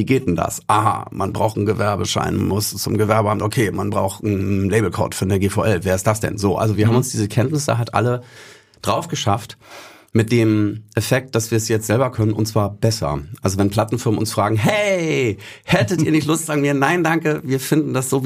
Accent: Bad Schwartau, Schleswig-Holstein, Germany; born or raised there; also born or lived in Hamburg

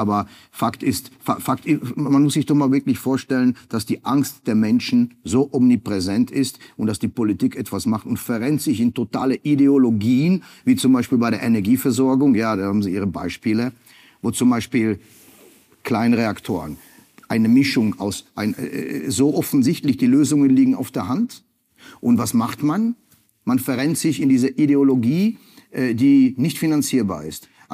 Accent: Germany; Ich bin Deutscher, das wissen Sie.

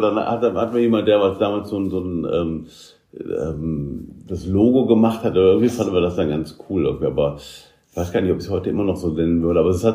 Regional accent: Düsseldorf, North Rhine-Westphalia, Germany; Musiker aus Düsseldorf, geboren in Düsseldorf. Also mit 10 angefangen, Gitarre zu spielen, hier an der Clara Schumann Musikschule in Düsseldorf.

